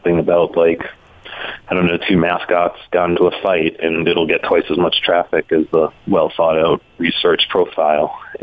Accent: Boston, Massachusetts, United States; Well, I grew up in Boston, and I worked at a magazine there, the Harvard Business Review

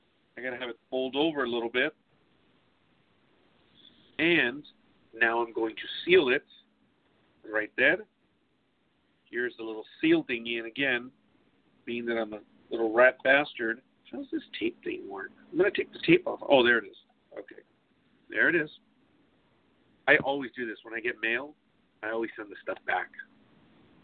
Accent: Spain; I'm expecting to discover Persian, my Moorish heritage, being that I am from Spain.

